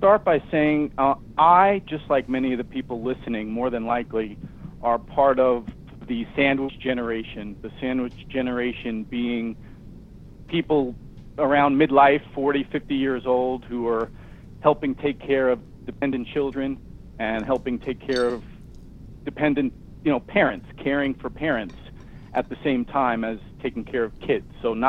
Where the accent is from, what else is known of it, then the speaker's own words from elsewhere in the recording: New York City, New York, United States; born there; I guess I'll start about 50 years ago when I was born in New York City in the Bronx.